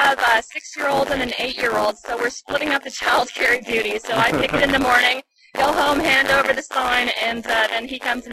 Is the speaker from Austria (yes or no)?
no; Canada; not because of me personally, but just as a Canadian taxpayer.